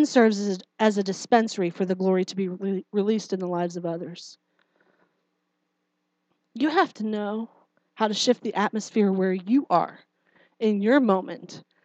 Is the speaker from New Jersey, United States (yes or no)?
yes; New Jersey, United States; I am from New Jersey, and I tell it like it is.